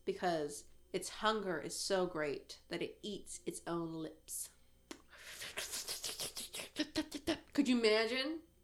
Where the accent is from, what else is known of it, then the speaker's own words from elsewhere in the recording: Traverse City, Michigan, United States; I'm not from the upper peninsula. I am from Traverse City, though.